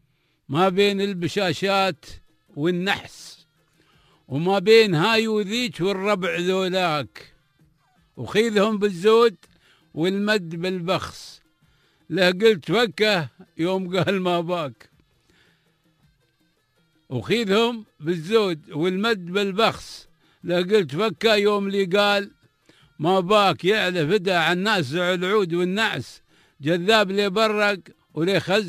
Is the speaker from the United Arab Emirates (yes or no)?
yes; United Arab Emirates; انا اماراتي قبل كل شيء، خضراوي زرقاوي